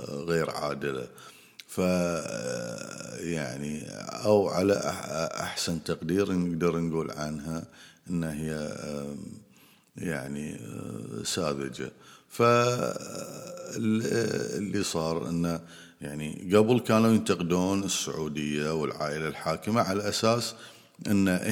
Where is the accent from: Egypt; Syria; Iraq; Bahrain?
Bahrain; السعودية بلدي الثاني. هاي يعني أنا يعني من البحرين